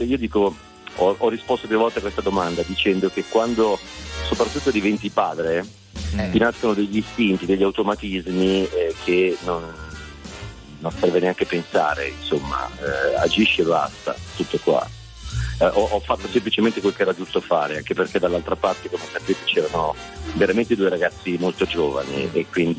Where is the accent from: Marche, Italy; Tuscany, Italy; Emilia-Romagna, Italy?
Tuscany, Italy; born there; now in Milan, Italy; Sono un minestrone, mio padre era milanese, mia mamma è romana. Sono nato in Toscana e vivo a Milano.